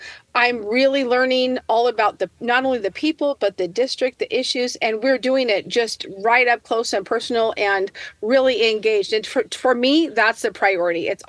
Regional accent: Keizer, Oregon, United States; I'm a Kaiser girl. I'm from Kaiser. I was raised in Kaiser

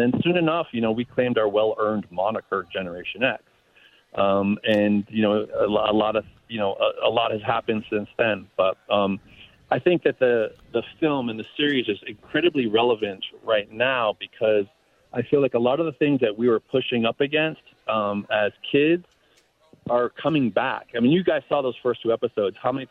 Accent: Mansfield, Massachusetts, United States; shows in Mansfield, Massachusetts. And suddenly it's happening, you know, at this amphitheater in my hometown.

